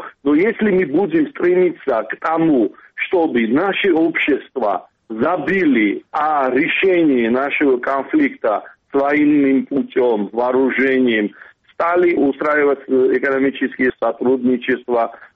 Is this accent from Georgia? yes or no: yes; Georgia; Меньше есть вероятность, что мы грузины потеряем